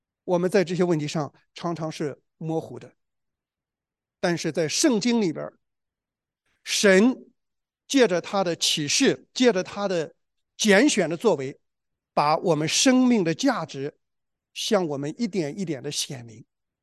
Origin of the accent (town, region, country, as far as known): China